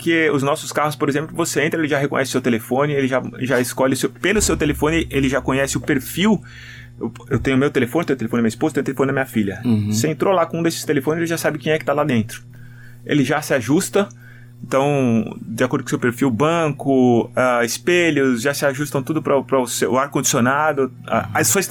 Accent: Brazil; eu, como consumidor, como brasileiro, eu acho que no nosso país faz sentido

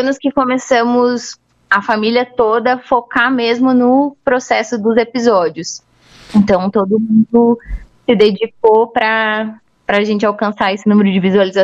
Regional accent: Curitiba, Paraná, Brazil; accent: Curitiba accent; elas repetem as frases com o nosso sotaque curitibano.

